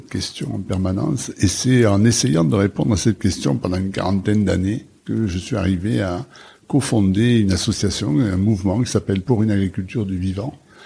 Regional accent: Auch, Occitanie, France; born there; je suis né en 1959 à Auch dans le Gers.

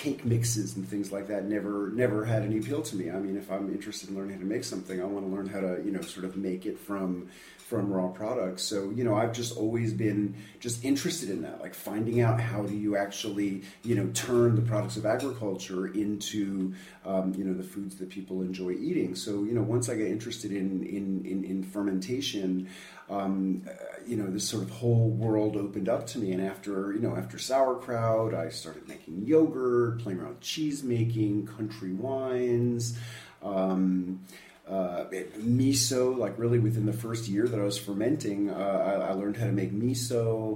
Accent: New York, United States; I grew up on the Upper West Side, actually, in this apartment. My brother has taken over the lease to the apartment we grew up in. I grew up eating pickles from Zabar's, which is two blocks from here.

